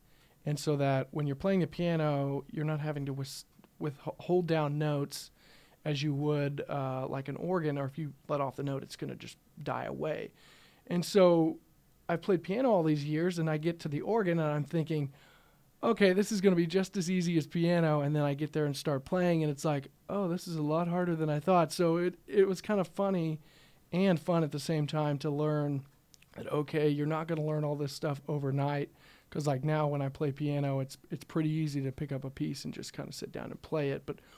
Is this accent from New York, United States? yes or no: no; Higginsville, Missouri, United States; he's actually a seed salesman here at my hometown in Higginsville.